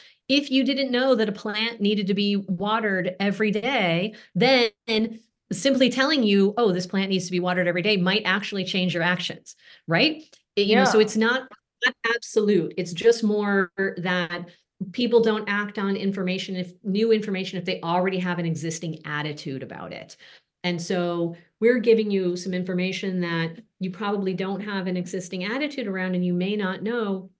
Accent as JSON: {"language": "English", "town": "Chicago", "region": "Illinois", "country": "United States", "tie": "born or raised there", "said": "I grew up outside of Chicago. We could tell as kids when it was going to rain by the smell in the air."}